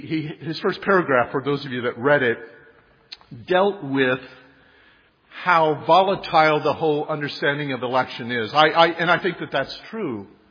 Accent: Illinois, United States; When we were growing up in Illinois back in the old days, he had a 58 Oldsmobile

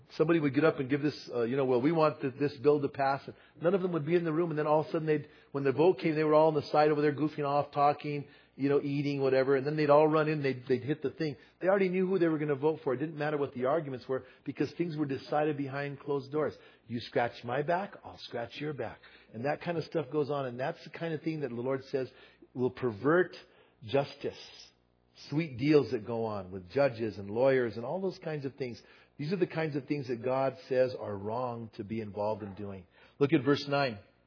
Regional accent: Bernalillo, New Mexico, United States; also born or lived in New York, United States; I grew up in Bernalillo. Bernalillo is a small town, mostly Hispanics, mostly Catholics. I'm Hispanic and raised in a Catholic church and all that.

